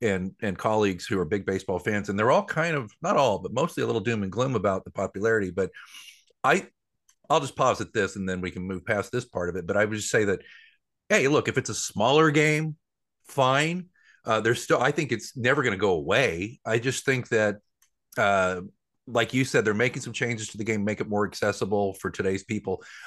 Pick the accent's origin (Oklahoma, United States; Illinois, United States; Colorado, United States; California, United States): Oklahoma, United States; Oklahoma City; Of course, I grew up in Oklahoma City, and we didn't have soccer or anything like that.